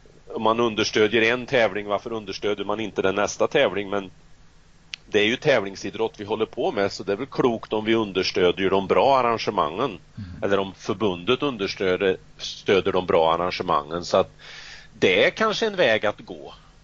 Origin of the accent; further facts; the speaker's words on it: Värmland, Sweden; Som den värmlänning jag är.